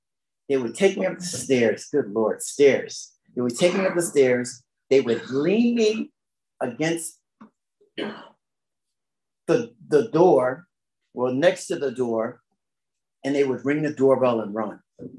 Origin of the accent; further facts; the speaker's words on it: Connecticut, United States; I was born in Connecticut, a very small community as far as where I grew up in.